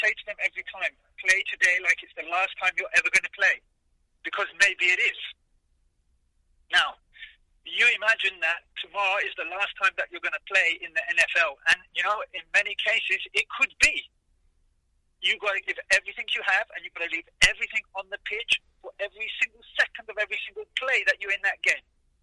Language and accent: English; London, United Kingdom; now in United States; I grew up in London, I played as a kid for a team called Millwall.